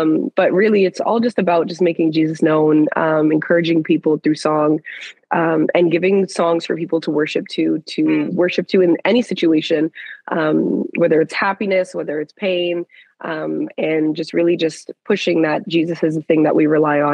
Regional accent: Canada; I'm a Canadian Christian worshiper, recording artist here living in Ottawa, the capital.

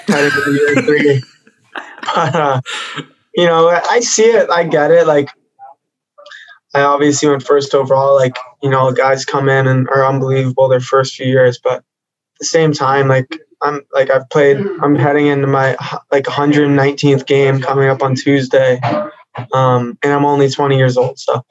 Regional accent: United States; of course, I'm an American. I grew up loving USA Hockey. I played with USA Hockey all through the ranks

